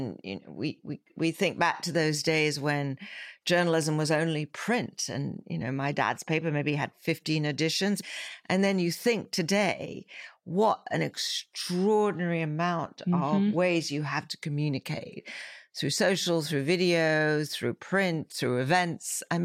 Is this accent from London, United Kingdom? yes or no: yes; London, United Kingdom; it was an interesting time growing up in London in the 60s.